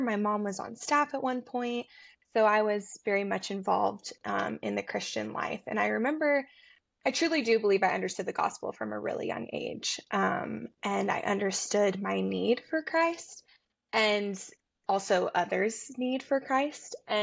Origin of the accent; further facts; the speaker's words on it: Tennessee, United States; And we just moved back to Tennessee. So I'm from Tennessee.